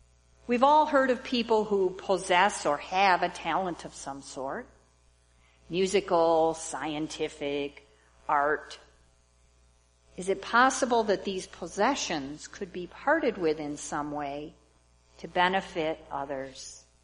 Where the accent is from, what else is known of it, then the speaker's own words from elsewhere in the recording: United States; born there; But I was born here in America, in probably the most Calvinist state in this entire nation, on the west side of the state, which is even more so.